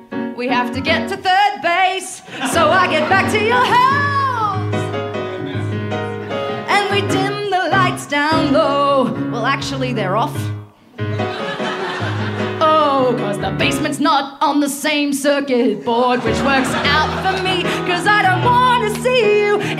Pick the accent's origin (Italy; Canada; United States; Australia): Australia; Bathurst, New South Wales; I'm from Bathurst.